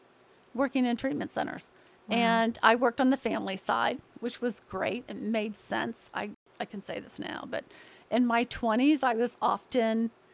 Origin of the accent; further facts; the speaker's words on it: Texas, United States; I grew up in Texas, went to Michigan for school.